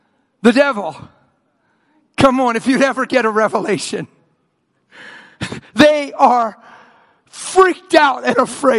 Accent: United States; I'm from America, so I say we've been Americanized.

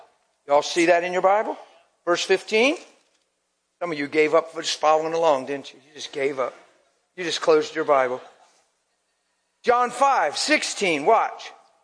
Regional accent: East Coast, United States; Oh, I'm in California. I got you. No, I got you. I'm from the East Coast.

